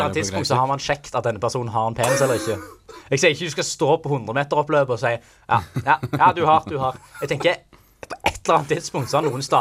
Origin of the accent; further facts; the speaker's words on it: Stavanger, Rogaland, Norway; for min egen del Viking hjemme I Stavanger